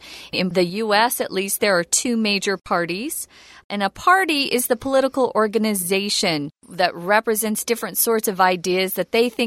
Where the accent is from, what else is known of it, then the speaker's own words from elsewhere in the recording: Arizona, United States; In fact, he's from my home state, Arizona.